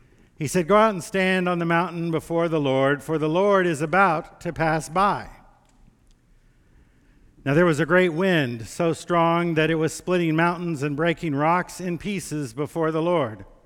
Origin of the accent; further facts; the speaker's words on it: Texas, United States; You know, I grew up in West Texas. And in West Texas, we are always worried about tornadoes, right?